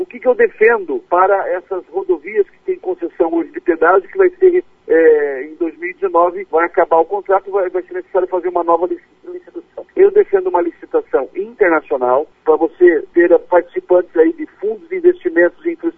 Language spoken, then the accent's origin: Portuguese; Jandaia do Sul, Paraná, Brazil; born there; Um homem que saiu de Jandaia do Sul desempregado, onde eu nasci, deixou eu e minha mãe na rodoviária para tentar arrumar emprego em Curitiba.